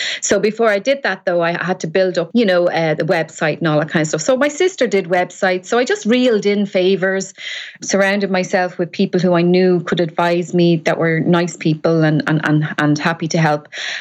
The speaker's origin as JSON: {"language": "English", "country": "Ireland", "said": "I'm Irish"}